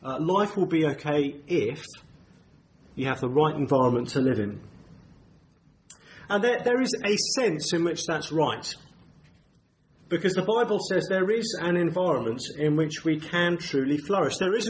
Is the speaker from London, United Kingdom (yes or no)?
no; Maidenhead, South East England, United Kingdom; I come from Maidenhead down the road there. I think we're in Buckinghamshire here. I'm from Berkshire, or to give it its proper name, the Royal County of Berkshire. And I live in the Royal Borough of Windsor and Maidenhead, and we're very proud of that.